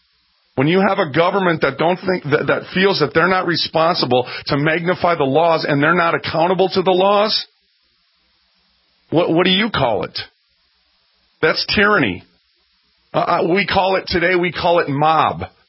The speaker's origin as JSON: {"language": "English", "town": "Minneapolis", "region": "Minnesota", "country": "United States", "said": "I'm from North Minneapolis. Used to know guys like that."}